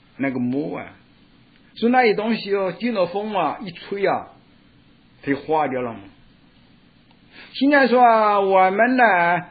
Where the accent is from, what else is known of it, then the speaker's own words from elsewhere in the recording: China; 我们中国人也说过，说过公说公有理，婆说婆有理，媳妇啊站在旁边也有个理。